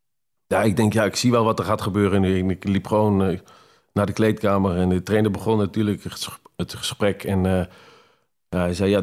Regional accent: Arnhem, Gelderland, Netherlands; Maar ik ben opgegroeid in Arnhem met het Ajax-shirt.

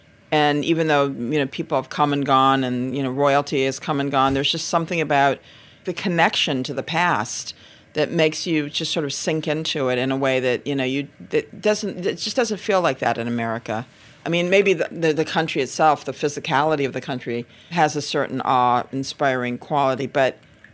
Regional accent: Flint, Michigan, United States; moved away; growing up in Flint, Michigan in the 60s until we moved to Arizona

